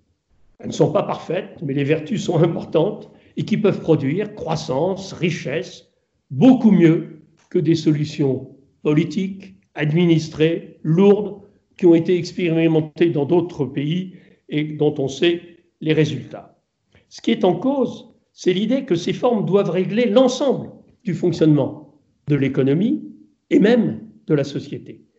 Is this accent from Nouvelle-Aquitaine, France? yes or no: no; Brittany, France; L'une des dernières entreprises fabriquant des masques existant en France était dans mon pays natal, dans les Côtes-d'Armor, près de Saint-Brieuc.